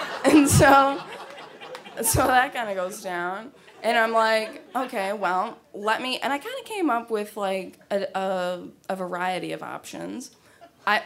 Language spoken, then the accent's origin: English; Midwest, United States; I'm just from the Midwest. I've been to Canada twice.